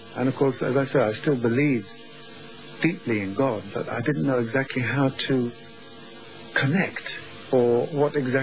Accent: London, United Kingdom; I was brought up in the West End of London, so I think that had something to do with me going into show business.

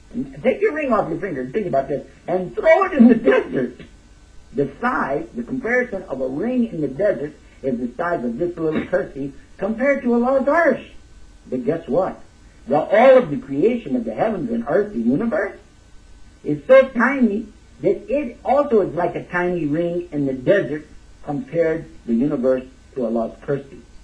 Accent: Texas, United States; I'm from Texas and I have enough trouble with English

